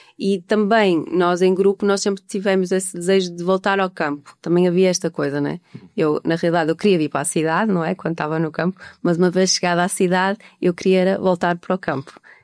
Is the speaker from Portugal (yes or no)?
yes; Amarante, Norte, Portugal; born there; Eu nasci em Amarante, uhum. Que é onde estou agora, e também tenho uma bisavó, tinha, que já faleceu há uns dias de fazer 100 anos, que era algarvia, de Alcoutim